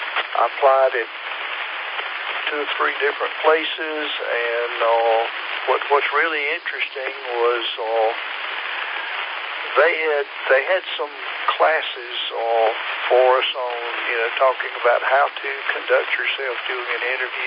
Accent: Statesville, North Carolina, United States; I grew up in Statesville, which is about 100 miles east of here, and our summers got hot down there, too.

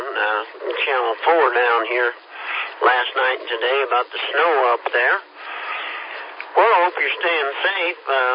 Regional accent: Kansas, United States; moved away; I'm an immigrant from Kansas down here for about 10 years, so that might as well be Timbuktu.

